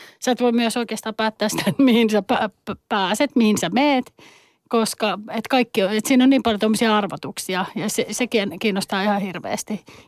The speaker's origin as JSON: {"language": "Finnish", "town": "Nakkila", "region": "Satakunta", "country": "Finland", "tie": "born or raised there", "said": "Olin 13 ja mä oon Nakkilasta kotoisin ja liftasin Nakkilasta Poriin."}